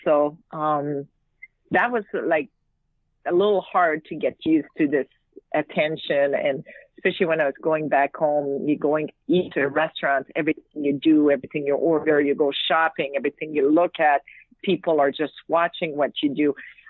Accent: Quebec, Canada; first language French; English is a second language; I was from Quebec and I speak French

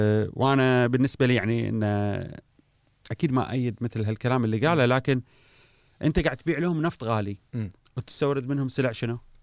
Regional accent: Kuwait

